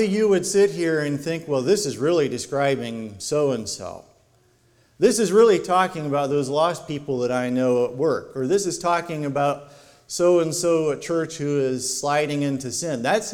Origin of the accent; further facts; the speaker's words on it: Indiana, United States; There was a man that I knew when I was growing up in Indiana